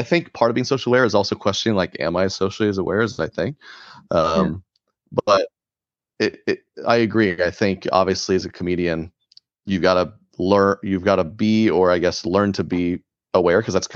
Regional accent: Oklahoma, United States; but us in Oklahoma, we know it's the South. We've got Southern culture. So I grew up in the South, and now I've landed up here, which is less Southern, a little more Midwest.

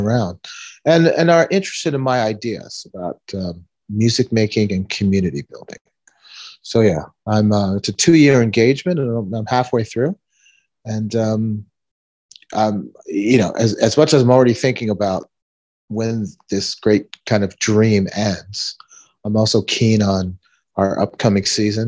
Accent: Florida, United States; I'm from South Florida, so I interned and then later was in the studio

